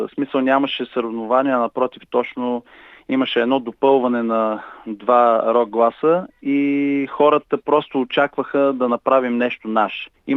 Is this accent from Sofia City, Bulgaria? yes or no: no; Pleven, Pleven Province, Bulgaria; понеже аз съм си от Плевен